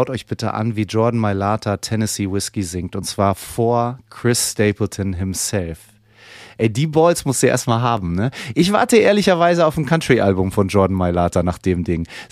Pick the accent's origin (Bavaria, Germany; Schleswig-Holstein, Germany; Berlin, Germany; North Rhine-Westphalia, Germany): Schleswig-Holstein, Germany; Lübeck; in meiner Heimatstadt in Lübeck